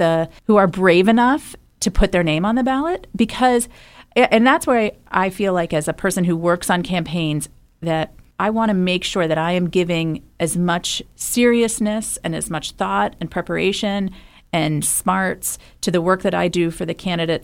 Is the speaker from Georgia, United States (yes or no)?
no; Baltimore, Maryland, United States; it's, to me, sort of growing up in Baltimore is when I think about growing up in Baltimore, it's really all about IND and those 4 years there that were so important to giving me the values and the drive and the grit